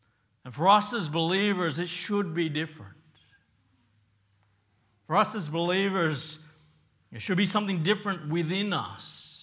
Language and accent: English; Papua New Guinea; I remember as a kid growing up in Papua New Guinea, Christmas wasn't really a thing.